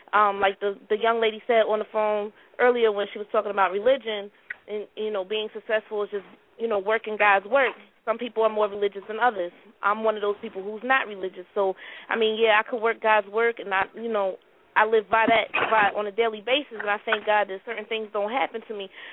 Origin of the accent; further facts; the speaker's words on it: New Jersey, United States; I'm from Jersey.